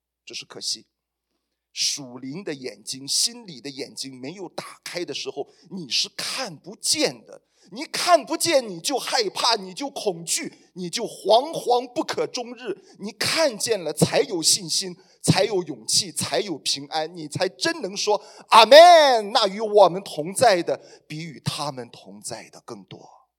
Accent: China; 就是我们中国人俗称的黎明前的黑暗。

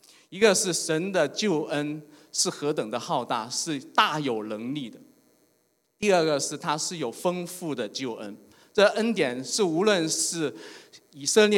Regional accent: Guangdong, China; 都是一些我们广东省的省委书记的高干子弟啊，海关啊那些。

